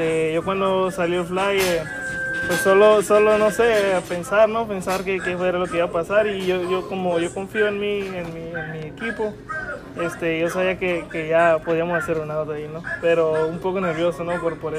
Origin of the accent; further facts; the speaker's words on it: Mexicali, Baja California, Mexico; yo soy de Mexicali, ¿no? Y creo que para mí eso es un orgullo, ¿no? Porque aquí está cerca mi familia y están todos aquí conmigo, ¿no?